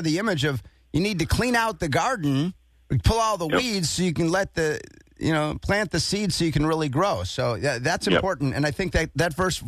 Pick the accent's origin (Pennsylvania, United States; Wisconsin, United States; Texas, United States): Wisconsin, United States; hey, I'm from Wisconsin, right?